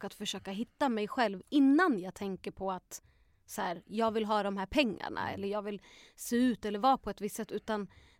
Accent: Uppsala, Uppsala County, Sweden; now in Stockholm, Sweden; Var så här 5 barn, jag är uppvuxen i Gottsunda i en förort.

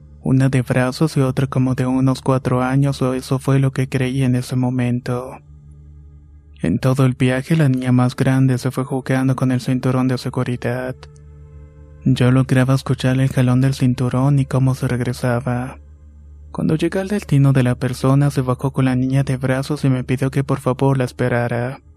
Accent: Michoacán, Mexico; Soy de Michoacán, México

